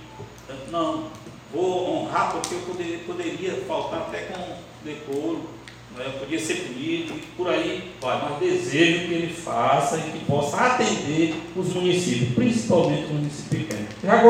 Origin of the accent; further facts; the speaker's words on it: Piauí, Brazil; somos aqui do Piauí, da cidade pequena do estado do Piauí